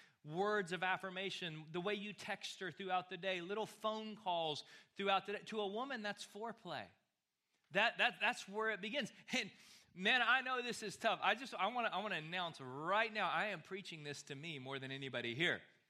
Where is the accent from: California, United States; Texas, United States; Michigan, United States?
Texas, United States; Now again, growing up in West Texas, the hunting culture, we understand baby deer.